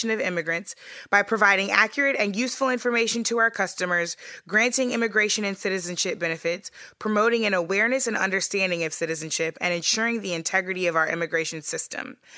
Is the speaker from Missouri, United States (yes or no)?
yes; Missouri, United States; hopefully, probably soon to be former governor of my home state of Missouri, being walked away in handcuffs.